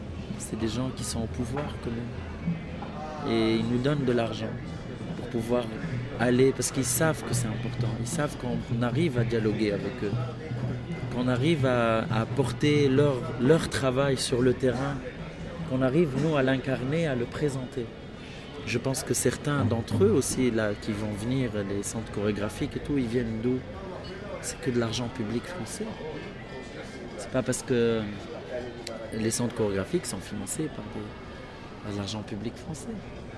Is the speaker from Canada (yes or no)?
no; Tunisia; on n'est pas là en tant que Tunisien, on est là en tant qu'artiste.